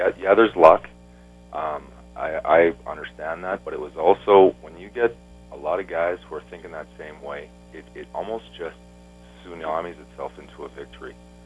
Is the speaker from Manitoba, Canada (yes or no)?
no; Saskatchewan, Canada; And I was also lucky enough growing up in Saskatchewan. Yeah, I got that green blood in me.